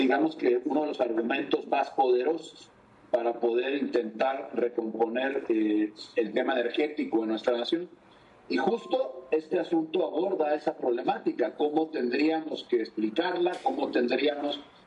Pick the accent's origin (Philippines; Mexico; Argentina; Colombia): Mexico; Veracruz; nada menos somos tres veracruzanos